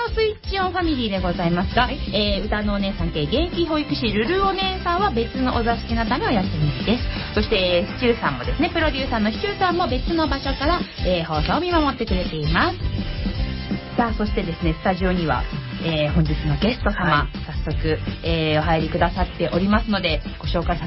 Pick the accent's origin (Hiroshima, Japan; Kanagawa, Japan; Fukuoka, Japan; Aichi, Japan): Kanagawa, Japan; Kawasaki; 私、川崎生まれ川崎育ち